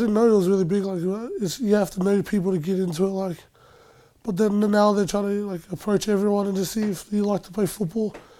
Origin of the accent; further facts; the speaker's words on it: Dandenong, Victoria, Australia; also born or lived in South Australia; My mum and stuff, all my family's from South Australia. But my mum moved when I was young, so I moved here when I was born. I was born there and I moved here and lived in Dandenong all my life